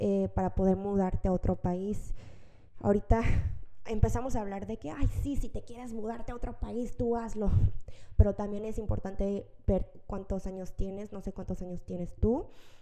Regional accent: Mexico; now in South Korea; desde que nací en Corea, los primeros como meses de nacer, estuve en el hospital aquí en Corea porque tuve neumonía. Entonces, me quedé en el hospital desde literal bebé. Y luego, a los 3 meses, cuando fui a México

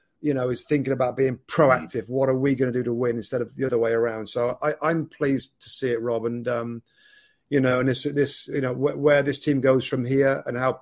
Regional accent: England, United Kingdom; I'm an English guy in this pub in Italy, and I was rooting for the English team.

